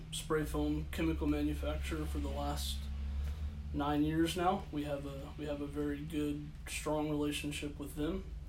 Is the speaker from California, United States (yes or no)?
no; Dallas, Texas, United States; I'm originally from the Dallas area.